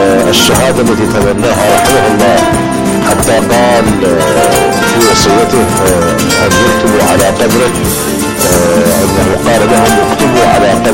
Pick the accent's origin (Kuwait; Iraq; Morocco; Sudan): Iraq; هنا عندنا في العراق.